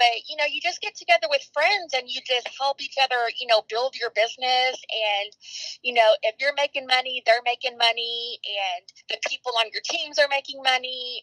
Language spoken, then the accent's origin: English; Tyler, Texas, United States; now in Dallas, United States; Okay, I'm born and raised from Texas. I grew up in Tyler, Texas, and went to school in White House.